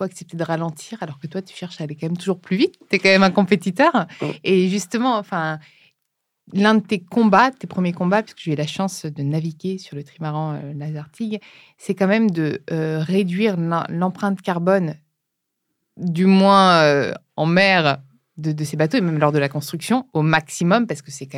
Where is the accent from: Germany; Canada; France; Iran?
France; Brittany; Moi, je suis bretonne et je vis à Paris.